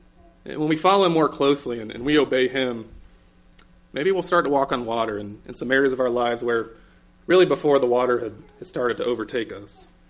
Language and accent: English; the South, United States; Well, growing up in the South, there's a couple things when driving we don't really worry about.